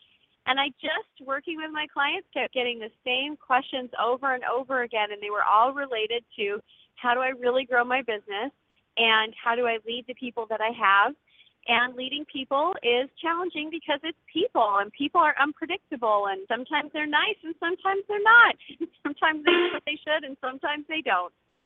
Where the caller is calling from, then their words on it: Georgia, United States; Well, I'm calling from Northeast Georgia